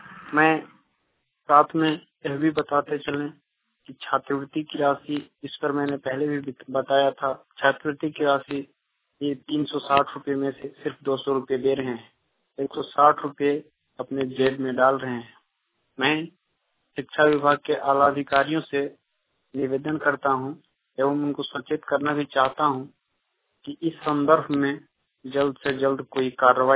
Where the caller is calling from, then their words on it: Giridih, Jharkhand, India; अंतर्गत गिरिडीह प्रखंड से बोल रहा हूँ। मैं लेदा पंचायत का निवासी हूँ